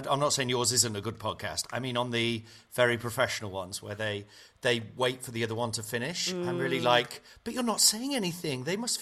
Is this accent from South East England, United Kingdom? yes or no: no; Nottingham, East Midlands, United Kingdom; Well, I grew up in Nottingham